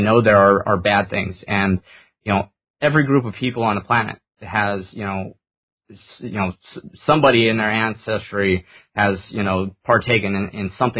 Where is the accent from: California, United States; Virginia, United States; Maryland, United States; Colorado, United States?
California, United States; I grew up here in California. My ancestors actually, like, were among the founders of the state here.